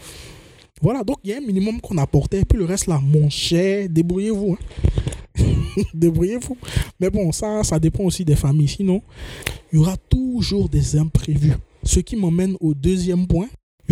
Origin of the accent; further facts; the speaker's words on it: Bondoukou, Zanzan, Côte d’Ivoire; Moi, je viens de Bandoukou.